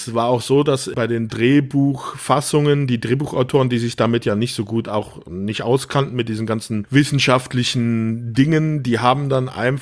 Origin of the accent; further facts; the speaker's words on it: Rhineland-Palatinate, Germany; Ja, ich bin ja auch in der Pfalz groß geworden.